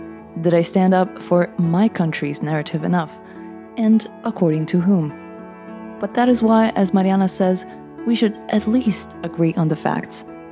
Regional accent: Croatia; Growing up in Croatia, I somehow wanted to distance myself from this topic.

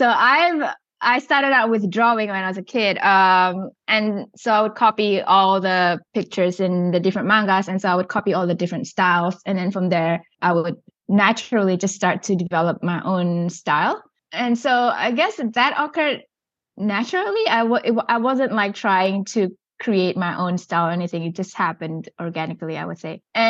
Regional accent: Singapore; So I grew up in Singapore, where hungry ghosts is pretty big.

